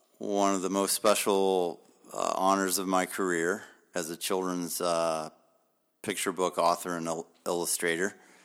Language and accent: English; Lexington, United States; that never came to mind as I was growing up in Lexington.